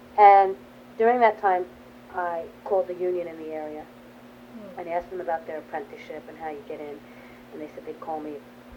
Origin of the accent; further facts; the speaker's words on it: New York City, New York, United States; then I moved back to New York City, because I was from New York, and I was getting bored in the country. I'd spent 8 years there